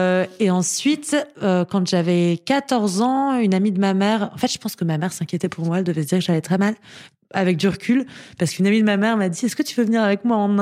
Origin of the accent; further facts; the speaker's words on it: Paris, Île-de-France, France; also born or lived in Grasse; Enfin, on était beaucoup à Grasse, au sud de Grasse, dans le sud de la France. Mais sinon, j'étais à Paris.